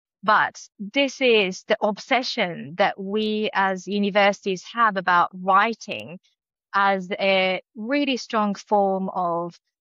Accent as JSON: {"language": "English", "country": "Japan", "first_language": "Japanese", "second_language": "English", "said": "My first language is Japanese, and having done 2 first degrees at the university in Japan, and I've done my PhD at Edinburgh"}